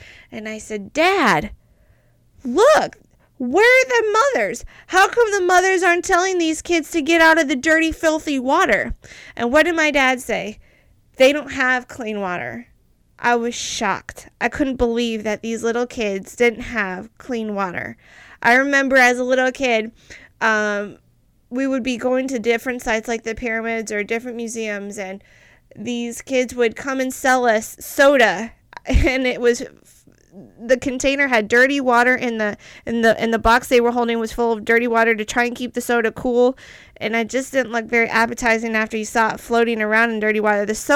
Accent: United States; I grew up in America. I grew up having clean water.

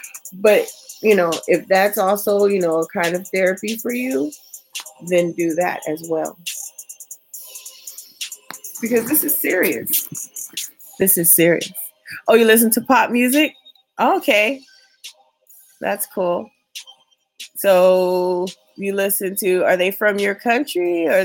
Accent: California, United States; I'm from California, but right now I'm living on the East Coast.

